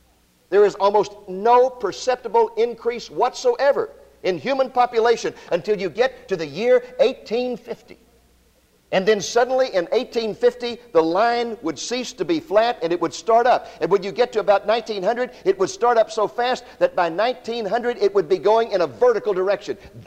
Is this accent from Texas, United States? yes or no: yes; Waco, Texas, United States; A radio station in my hometown of Waco, Texas, set up a circus tent, filled it full of TV sets.